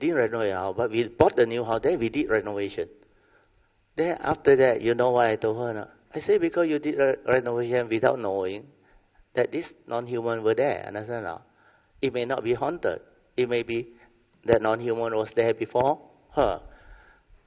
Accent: Brickfields, Kuala Lumpur, Malaysia; Radio, I come from Brickfield, that's why I also suspect

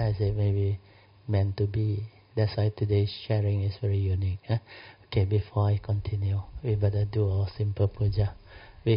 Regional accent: Malaysia; We came from Malaysia. We are Malaysian.

